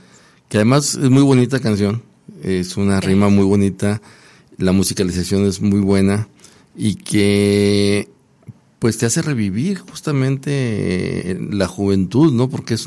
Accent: Durango, Mexico; moved away; yo recuerdo a mi abuelita cuando yo me fui aquí de Durango, siempre deseándome que regresara con bien

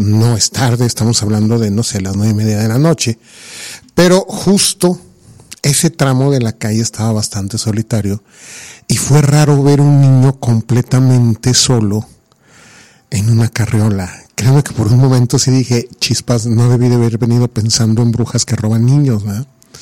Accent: Durango, Mexico; Los que somos de aquí de Durango, pues sabemos que son calles muy céntricas.

